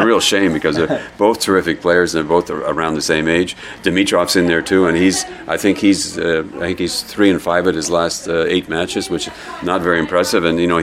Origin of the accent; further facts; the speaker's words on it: Montreal, Quebec, Canada; Well, first thing I'll say is I'm originally from Montreal